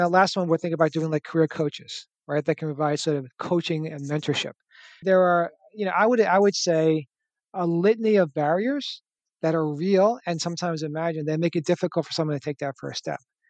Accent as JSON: {"language": "English", "town": "New York City", "region": "New York", "country": "United States", "said": "I come from New York City."}